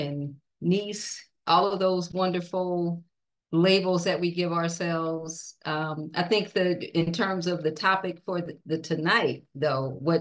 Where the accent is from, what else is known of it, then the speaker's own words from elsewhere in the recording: California, United States; now in Atlanta, United States; born and raised in California, currently living in Atlanta. And a lot of us migrated from California to Atlanta.